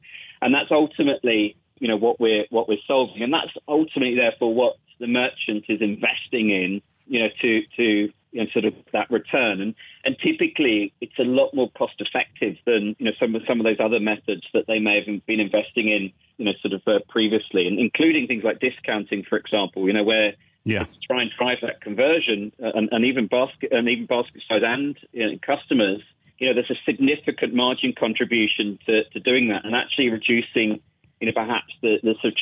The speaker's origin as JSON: {"language": "English", "region": "England", "country": "United Kingdom", "also_born_or_lived": "Singapore", "said": "I mean, I'm originally from England, but spent about 12 years living in sort of Singapore and working across Asia."}